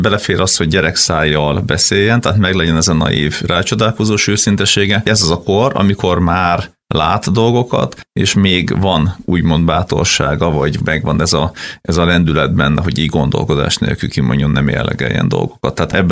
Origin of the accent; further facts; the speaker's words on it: Gyula, Békés, Hungary; mi ugye ő is Gyulai, én is Gyulai vagyok